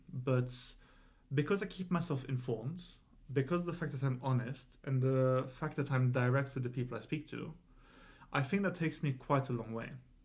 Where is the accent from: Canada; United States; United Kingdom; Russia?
United Kingdom; Croydon, London; I'm from Croydon, I don't actually care. I've got the double affliction of being from Croydon and French.